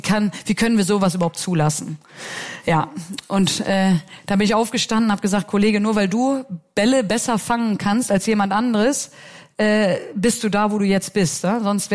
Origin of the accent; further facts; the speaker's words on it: Germany; now in Switzerland; mein Sprachgebrauch ist natürlich als Deutscher ein bisschen anders, als wir es hier in der Schweiz jetzt gewohnt sind.